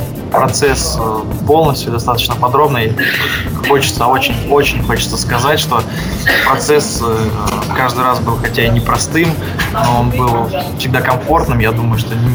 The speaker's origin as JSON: {"language": "Russian", "town": "Omsk", "region": "Omsk Oblast", "country": "Russia", "tie": "born there", "lives_now": "Krasnodar, Russia", "said": "я родился в Омске, сейчас живу в Краснодаре."}